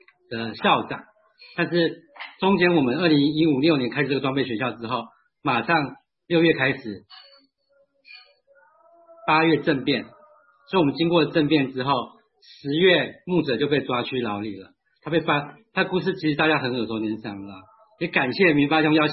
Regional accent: Taiwan; also born or lived in Shanghai; 那时候我已经在上海住了8、9年了，在我来。我是个台湾人了

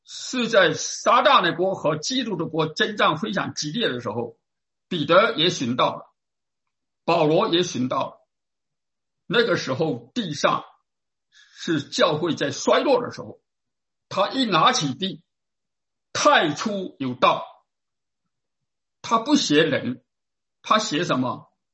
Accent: China; 我们中国人从哪里来？从两河流域进入中国的

